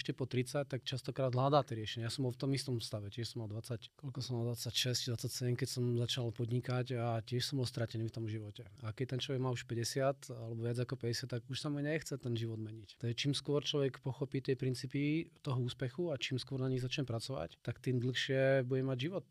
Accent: Brno, South Moravian Region, Czechia; zašiel som naspäť do Brna, ja som inak rodinný Brňák, ako aj počujete. Fakt som rodinný Brňák.

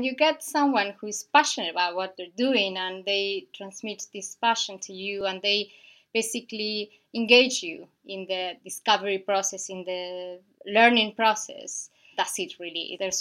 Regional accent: Patagonia, Argentina; I'm from Argentina, from Patagonia, from the south of Argentina.

